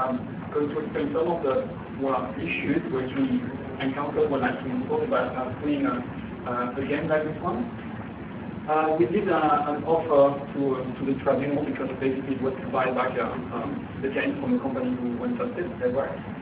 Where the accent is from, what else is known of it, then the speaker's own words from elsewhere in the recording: France; also born or lived in Australia; I was actually born in Australia, but I was raised in France for 20 years.